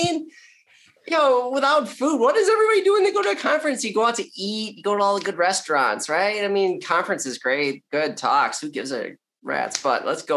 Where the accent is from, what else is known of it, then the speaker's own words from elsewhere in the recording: Milwaukee, Wisconsin, United States; I mean, I've lived in the Milwaukee area my entire life.